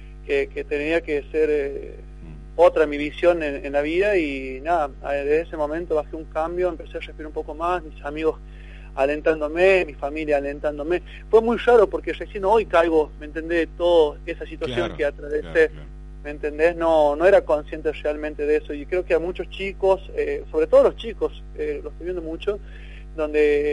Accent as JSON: {"language": "Spanish", "region": "Córdoba", "country": "Argentina", "moved": "yes", "lives_now": "La Rioja, Argentina", "said": "Yo soy de Córdoba, pero hace 30 años que vivo acá, más de 30 años, sí."}